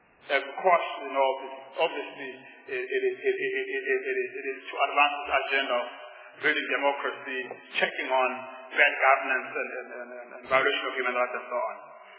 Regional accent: South Africa; on the basis of our experience as a South African, a purely South African approach to these particular things?

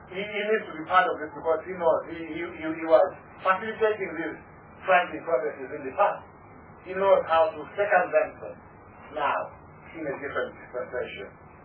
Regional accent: South Africa; where I, as a South African citizen, have been used by a foreign agent as a plan to acquire land on their behalf.

